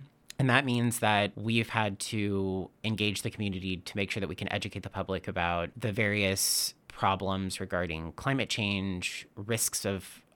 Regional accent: Texas, United States; also born or lived in Dallas / Austin; now in Portland, United States; And I'm originally from Texas, as I said, and I felt immediately, you know, having kind of grown up in Dallas and Austin specifically, I think I immediately fell in love with Portland.

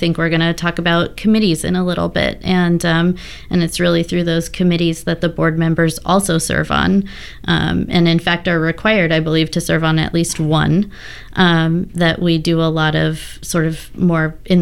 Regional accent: Pasadena, California, United States; I'm from the Los Angeles area, from Pasadena, California.

